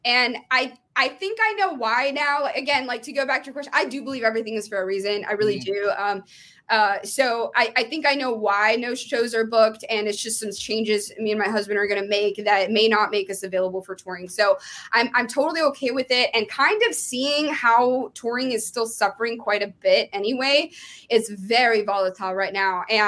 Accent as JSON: {"language": "English", "town": "San Antonio", "region": "Texas", "country": "United States", "said": "And I'm from San Antonio."}